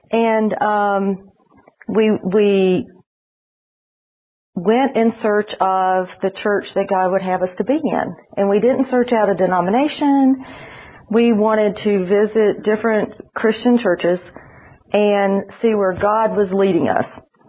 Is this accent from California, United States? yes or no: no; Alabama, United States; also born or lived in Indiana / Houston; now in Birmingham, United States; I did not grow up here. I grew up mostly in North Alabama, partially. My dad was in the military, so some other countries, and I was born in the north, in the Midwest, actually, in Indiana